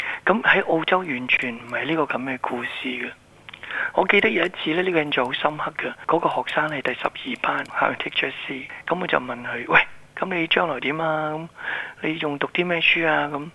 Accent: Hong Kong; 从我的角度看，基于从我们香港从国内来的人的角度看，我们很难想象。

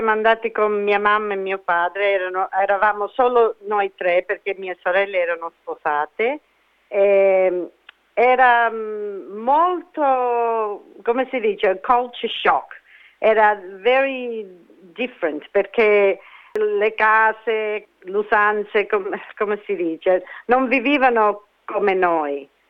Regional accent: Australia; Italian is a second language; Italian-Australian. Cioè, sono australiana, però abbiamo quello, well, Italian flavor. So, sono australiana, però c'ho sempre the Italian values.

